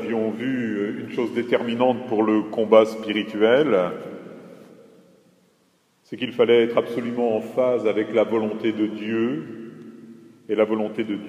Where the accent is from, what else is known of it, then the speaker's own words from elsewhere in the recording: Grand Est, France; Bon, je suis lorrain, il y en a peut-être dans cette chapelle.